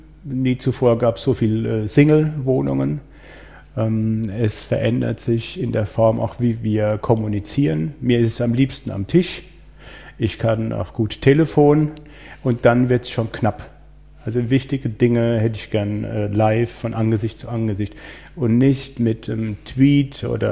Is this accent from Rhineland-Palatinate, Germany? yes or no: no; Baden-Württemberg, Germany; ich komme aus dem Breisgau